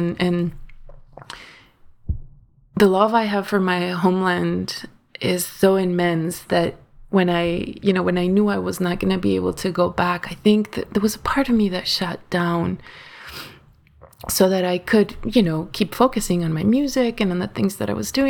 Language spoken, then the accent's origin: English; Ciudad Juarez, Chihuahua, Mexico; now in United States; I have a green card now, and in 2018 I was able to go back to Ciudad Juarez, to my hometown.